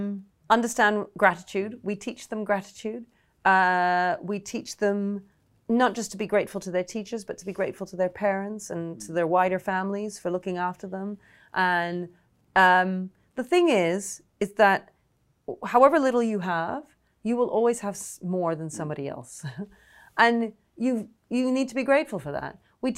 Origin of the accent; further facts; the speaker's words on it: United Kingdom; And we do this with pride because we are all British here.